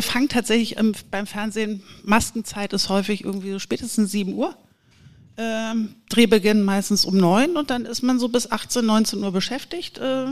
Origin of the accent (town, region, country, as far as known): Hamburg, Germany; born or raised there